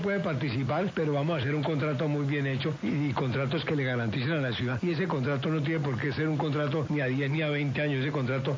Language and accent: Spanish; Cali, Valle del Cauca, Colombia; somos los caleños los que pagamos por la Feria de Cali.